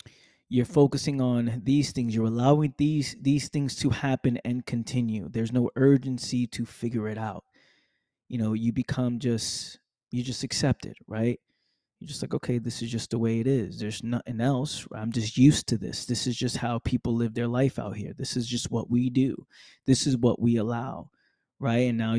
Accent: Bronx, New York, United States; See, me growing up in the Bronx, I've learned so much about what it means to be of quality

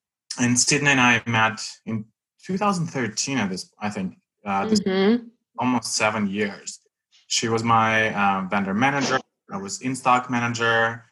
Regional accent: Russia; English is a second language; moved away as an adult; now in Seattle, United States; I grew up in Russia. I was born there and I lived there until I was 22. So I still have the accent. I moved to the States at 22

